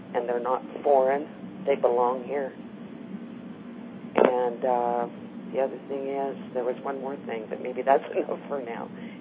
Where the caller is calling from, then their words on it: Montana, United States; I'm calling from Montana.